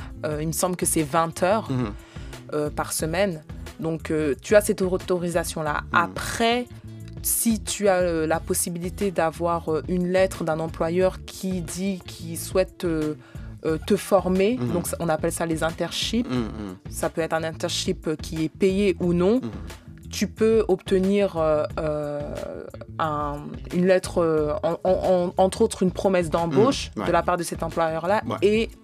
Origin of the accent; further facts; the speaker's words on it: France; Alors moi comme je vous ai dit, je viens de France